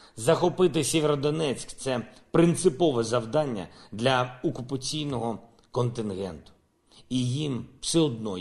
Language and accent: Ukrainian; Kryvyi Rih, Dnipropetrovsk Oblast, Ukraine; Мій рідний Кривий сьогодні також відзначає день народження.